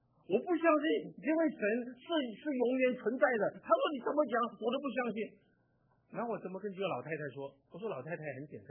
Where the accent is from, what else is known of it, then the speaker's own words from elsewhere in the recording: Hong Kong; born there; 这小船就到了香港了，香港去。然后我是香港出生的。